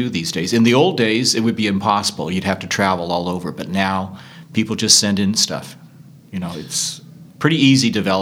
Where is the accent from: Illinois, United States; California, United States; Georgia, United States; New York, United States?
California, United States; now in Oregon, United States; Originally Southern California.